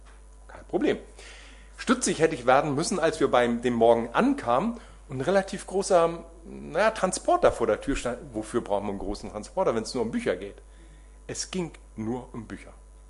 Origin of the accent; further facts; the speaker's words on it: Kiel, Schleswig-Holstein, Germany; ich komme aus Kiel, bin gebürtiger Kieler